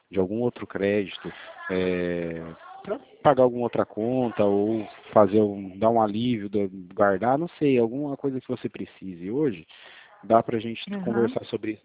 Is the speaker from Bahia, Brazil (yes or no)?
no; Presidente Prudente, São Paulo, Brazil; Meu DDD é 18, tá? Que eu sou daqui de Presidente Prudente.